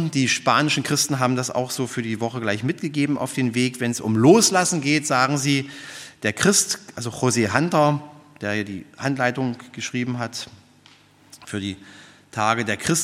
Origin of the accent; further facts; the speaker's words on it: Schönebeck, Saxony-Anhalt, Germany; ein christliches Einkehrhaus in meiner Heimat in Schönebeck